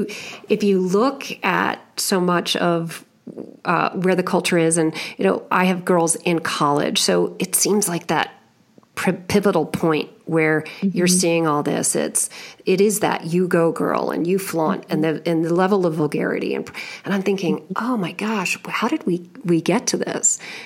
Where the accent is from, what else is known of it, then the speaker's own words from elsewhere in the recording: Northeast, United States; we're from the Northeast. They don't really value politeness all the time, right?